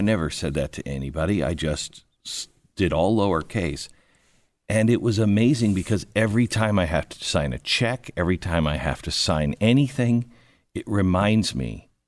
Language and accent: English; Seattle, Washington, United States; moved away as an adult; I moved to the other side of the country. I grew up in Seattle, and I moved to Washington, D.C.